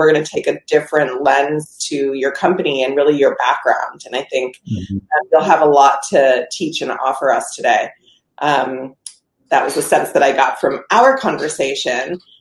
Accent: Hawaii, United States; So I think, I grew up in Hawaii and, we felt really connected to the environment in Hawaii.

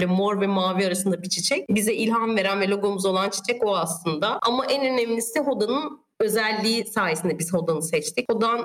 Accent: Cappadocia, Turkey; Ya burası bizim memleketimiz. Her sene gidiyoruz. Çocukluğumuz burada geçti.

